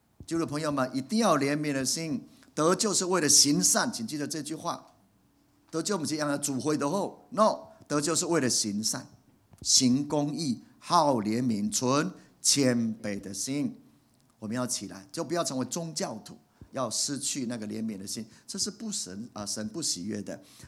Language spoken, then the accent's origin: Chinese; China; 你看到我们中国人就很糟糕